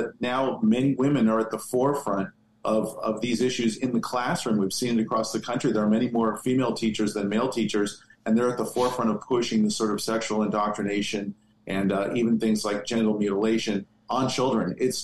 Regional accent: California, United States; Yeah, I come from California originally, so I know exactly what you're talking about.

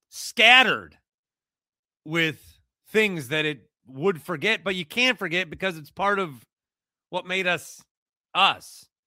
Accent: Fond du Lac, Wisconsin, United States; I grew up, it's kind of like, I grew up in Fond du Lac, Wisconsin. And I'll say this about Fond du Lac, Wisconsin. When I grew up there, I thought it was the center of the world.

